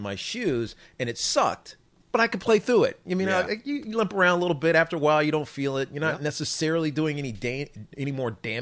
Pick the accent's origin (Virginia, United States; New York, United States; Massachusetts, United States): Virginia, United States; I grew up in Southwest Virginia. I mean, Martinsville Motor Speedway was like an hour and a half away from me.